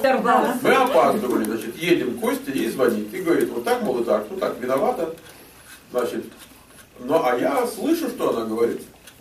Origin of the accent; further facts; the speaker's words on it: Kyiv, Ukraine; а я вот из Киева.